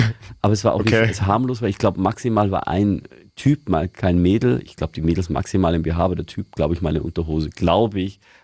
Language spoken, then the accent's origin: German; Bavaria, Germany; Ich komme ursprünglich aus Niederbayern und da ist man grundsätzlich geizig.